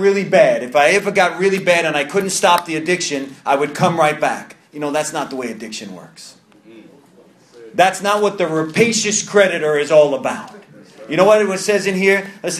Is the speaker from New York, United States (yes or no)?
yes; New York, United States; accent: New York; usually when I'm talking, it's like a New York accent.